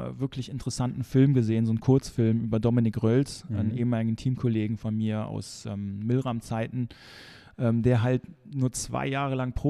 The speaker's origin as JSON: {"language": "German", "country": "Germany", "said": "wenn ich unbedingt da ein Brot essen möchte, weil ich so als Deutscher, wir sind ja so die Brotmenschen"}